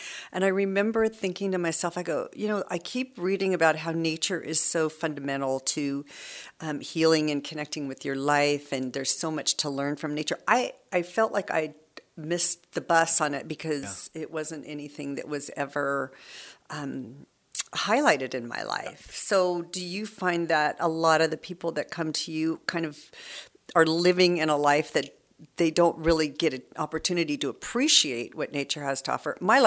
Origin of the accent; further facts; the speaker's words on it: Arizona, United States; also born or lived in Huntington Beach, California; when I grew up in Arizona and then moved to Huntington Beach, California